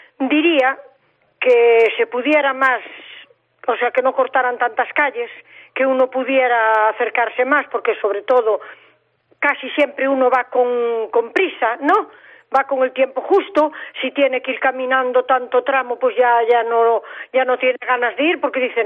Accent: Villalonga, Galicia, Spain; yo soy de Villalonga, del Ayuntamiento de Sanjenjo. Estoy jubilada

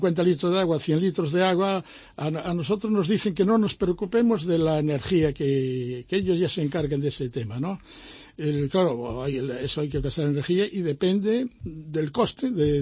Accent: Vigo, Galicia, Spain; now in Seville, Spain; yo llevo 51 años aquí en Sevilla y ya me considero también sevillano, soy de Vigo, soy gallego, estupendo, y para mí es un orgullo mantener todavía el acento, pero yo la verdad llevo 51 años aquí

